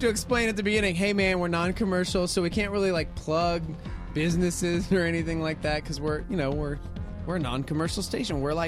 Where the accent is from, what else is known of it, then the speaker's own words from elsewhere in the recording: Texas, United States; I spent an extra day in Dallas, a place I love because I was born in Tejas. I'm a Texas kid